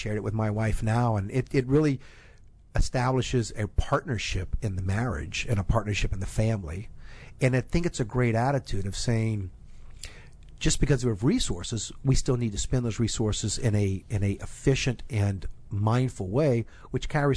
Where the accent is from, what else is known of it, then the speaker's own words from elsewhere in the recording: Louisiana, United States; It was quite an experience for me growing up in Louisiana with my father.